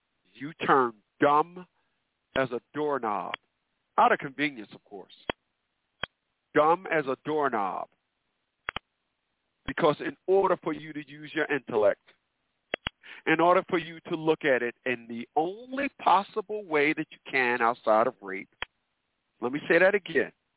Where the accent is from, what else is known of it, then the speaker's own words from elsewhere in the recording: Newark, New Jersey, United States; this is why the mistakes in the community where I'm from, and I'm from Newark, New Jersey, this is why the process of failure is being repeated.